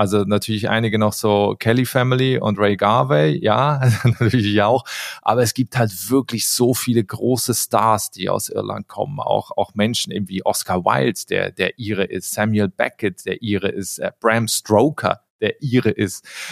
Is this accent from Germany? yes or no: no; Basel area, Switzerland; Ich bin so in einem Dorf außerhalb von Basel aufgewachsen